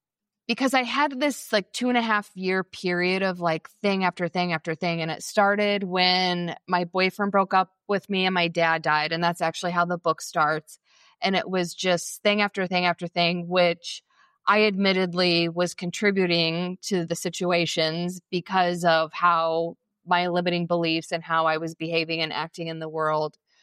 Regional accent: Indiana, United States; moved away; also born or lived in Chicago; I actually grew up in Indiana. Then I lived in Chicago for a long time. So I'm originally from the Midwest, where it rains, it snows, it's cloudy a lot.

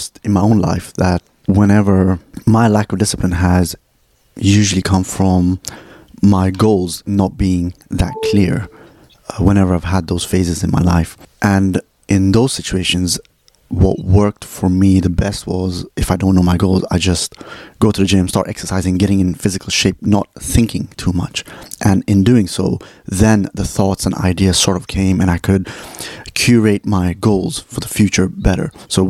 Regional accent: Sweden; also born or lived in India; I was born in India and raised there for my first 6 years. I still have a patchy memory from up until the age of six before I moved to Sweden, where I grew up. So Sweden is really home for me.

